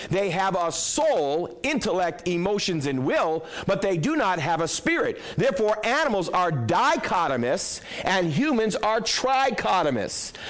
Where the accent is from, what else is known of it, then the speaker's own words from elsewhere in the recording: New England, United States; now I'm from New England. I don't know if you've seen stoic people until you've been to New England.